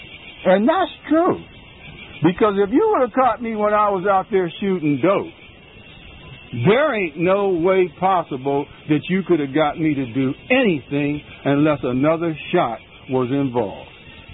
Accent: Cleveland, Ohio, United States; I'm from Cleveland, Ohio. I already said I'm 58 because I'm proud that I'm 58, because I'm not supposed to be here

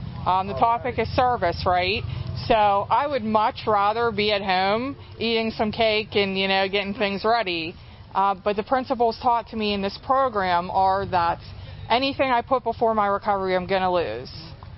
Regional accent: McKees Rocks, Pennsylvania, United States; My parents were both addicts, and I grew up in McKees Rocks in Pittsburgh.

